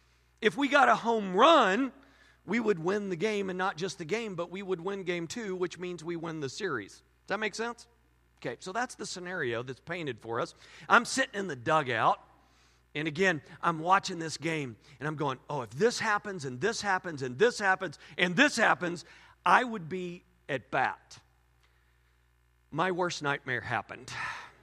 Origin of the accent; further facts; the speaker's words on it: Texas, United States; I grew up in the Hurst-Euless-Bedford area, and back in the day, it was a big deal.